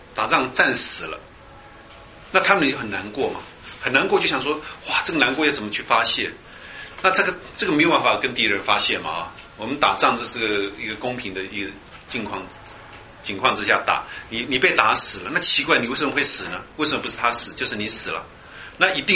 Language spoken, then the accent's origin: Chinese; Indonesia; moved away; 我们在印尼哈，我以前小时候在印尼，